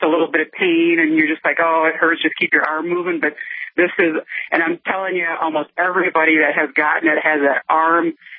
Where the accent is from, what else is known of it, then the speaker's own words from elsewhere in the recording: Midwest, United States; Like, I'm from the Midwest originally